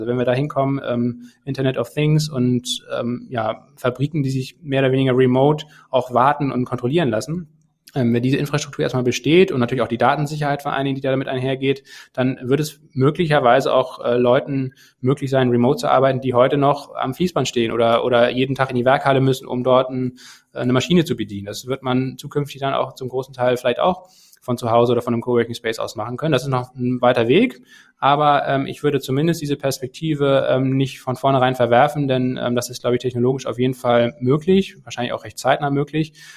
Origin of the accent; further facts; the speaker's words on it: Kiel, Schleswig-Holstein, Germany; moved away as an adult; Kiel, meine Heimatstadt. Immer wenn ich da jetzt wieder hinkomme regelmäßig, dann hat sich da wieder irgendwas getan und das ist kein Vergleich mehr, diese Stadt, wie vor 12 Jahren, als ich dort fürs Studium dann weggezogen bin.